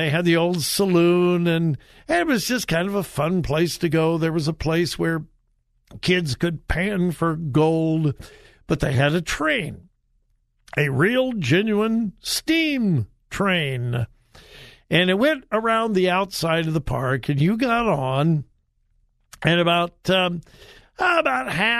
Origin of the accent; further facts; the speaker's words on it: California, United States; I grew up in Southern California, and for those of you that are familiar with that area, there's an amusement park called Knott's Berry Farm.